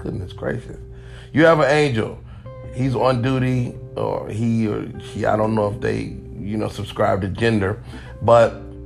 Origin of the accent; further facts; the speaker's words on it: Chicago, Illinois, United States; My mother's claim to fame is that, well, we're from Chicago.